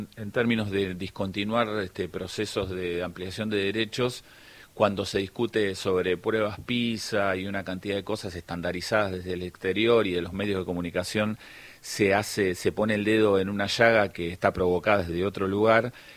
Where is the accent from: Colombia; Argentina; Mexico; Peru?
Argentina; Es recuperar un hardware que nosotros como sociedad argentina pagamos